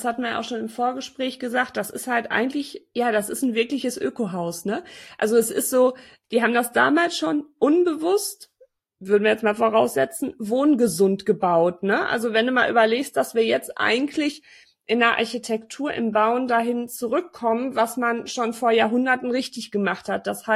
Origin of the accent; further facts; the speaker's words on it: North Rhine-Westphalia, Germany; Bei uns im Sauerland